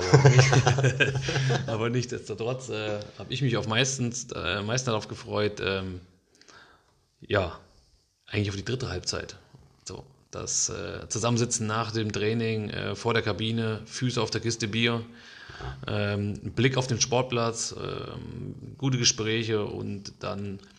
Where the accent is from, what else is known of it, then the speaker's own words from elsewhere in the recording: Niedervorschütz, Hesse, Germany; Ich bin in Niedervorschütz geboren, beziehungsweise bin da aufgewachsen das ist mein Heimatverein.